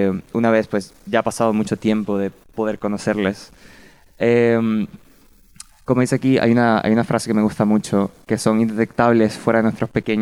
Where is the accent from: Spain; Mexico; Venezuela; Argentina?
Venezuela; pensé un poco en pues nada, mi tierra materna y pensé, no sé, venir a cantar Pajarillo o Alma Llanera, temas típicos de Venezuela